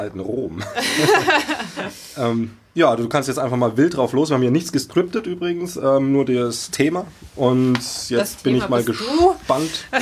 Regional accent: Würzburg, Bavaria, Germany; now in Leipzig, Germany; bin gebürtiger Franke in der 7. Generation Würzburger, wohnhaft, mindestens übrigens, das davor weiß man nicht so genau, und seit 5 Jahren in Leipzig

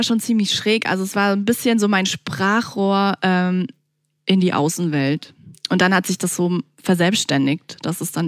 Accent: Munich, Bavaria, Germany; weil ich bin auch aus München, ich bin hier aber nie rausgekommen, muss ich ehrlich gestehen. Also nie besonders weit gekommen eigentlich.

